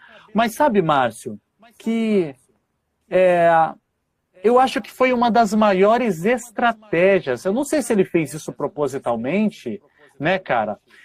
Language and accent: Portuguese; São Paulo, Brazil; Sou aqui da região do Capão Redondo, meu.